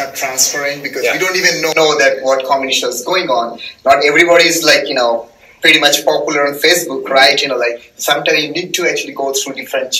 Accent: eastern India, India; first language Bengali; English is a second language; So I'm actually from the eastern part of India, okay? So my mother tongue is Bengali.

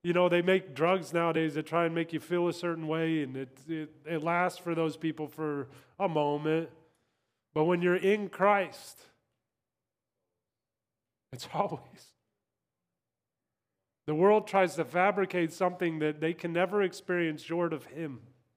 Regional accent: Kansas, United States; Now, oftentimes that direction on a highway, I'm from Kansas, so on a highway, this is your direction.

